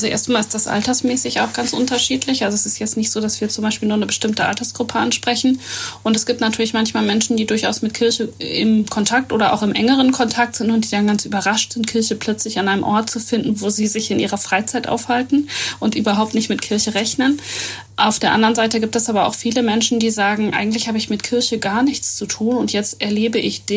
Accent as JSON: {"language": "German", "region": "North Germany", "country": "Germany", "said": "Vielleicht wir als Norddeutsche noch viel weniger, weil wir vielleicht noch ein bisschen trockener sind"}